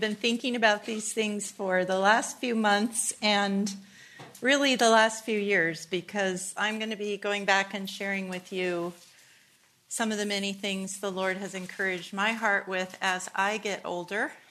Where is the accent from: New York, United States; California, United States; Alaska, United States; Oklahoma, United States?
California, United States; La Crescenta; also born or lived in Glendale; I was born in Glendale and raised next door in the La Crescenta foothills.